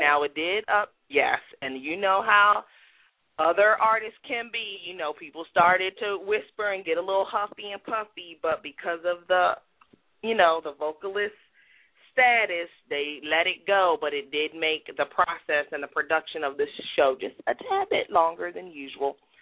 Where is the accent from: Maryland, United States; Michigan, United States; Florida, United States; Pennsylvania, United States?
Maryland, United States; And, you know, we're from Maryland, and she's from the East Coast.